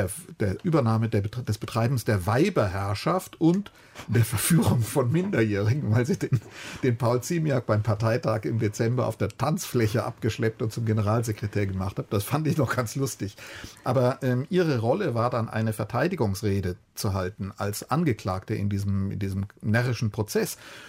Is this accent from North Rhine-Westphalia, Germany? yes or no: yes; Cologne, North Rhine-Westphalia, Germany; Ich bin in Köln groß geworden.